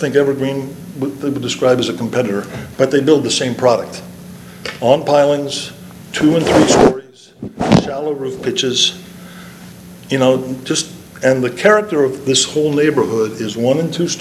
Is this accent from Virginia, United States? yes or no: no; Bethany Beach, Delaware, United States; I grew up in Bethany Beach in a 1,200 square foot cottage with one brother and two sisters.